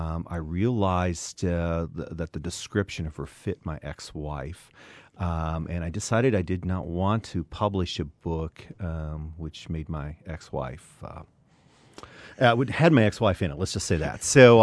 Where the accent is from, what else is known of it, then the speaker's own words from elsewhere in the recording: Wisconsin, United States; I grew up in West Central Wisconsin on a farm, dairy farm